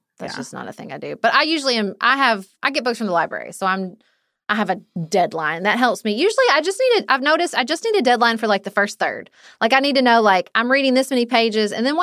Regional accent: Paducah, Kentucky, United States; he is from my hometown of Paducah, Kentucky.

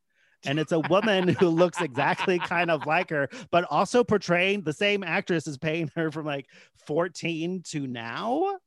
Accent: California, United States; Like, I used to be the channel growing up in the Bay Area was 44, which would show like the weekend movie.

